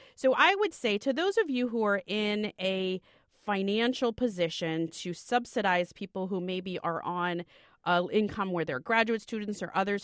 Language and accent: English; Miami, Florida, United States; I grew up on the coast, except I grew up in Miami. So like the southern part of the East Coast